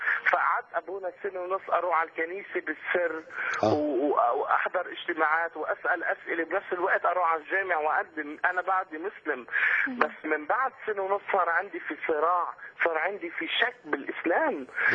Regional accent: Lebanon; born there; انا اصلي فلسطيني، خلقت باحد المخيمات بلبنان

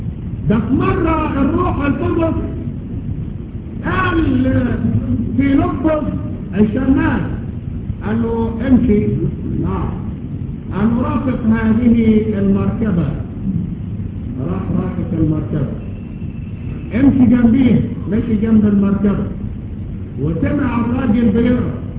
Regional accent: Egypt; قال لي انت منين؟ قلت له انا من مصر.

